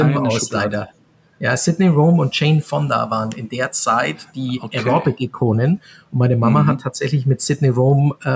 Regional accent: Bavaria, Germany; Ich bin aufgewachsen im Allgäu, das ist südlich von München, an den Bergen und bin natürlich dann mit viel Natur und Skifahren und Wandern gehen aufgewachsen, an den Seen

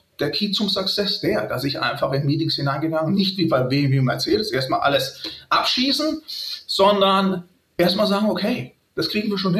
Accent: Germany; dass ich mir eigentlich als Deutscher beleidigt fühlen könnte

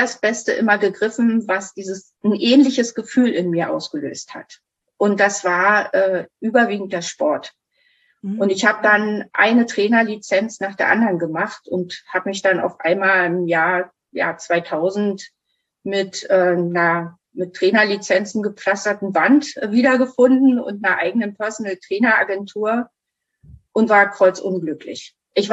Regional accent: Germany; Ich bin in der DDR groß geworden.

